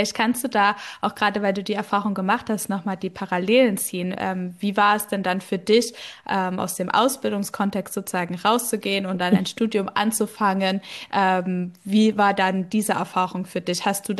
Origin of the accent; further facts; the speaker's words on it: Thuringia, Germany; Wir kommen ja beide aus Thüringen, aus dem Thüringer Wald. Ich komme auch aus einer Unternehmensfamilie. Meine Familie, die sind Fleischer und sind da ja auch Arbeitgeber.